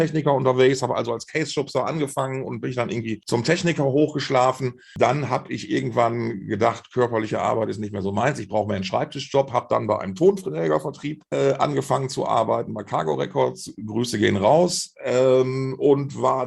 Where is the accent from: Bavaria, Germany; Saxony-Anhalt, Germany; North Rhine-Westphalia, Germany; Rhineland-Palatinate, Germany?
North Rhine-Westphalia, Germany; Essen; Essen, born and raised.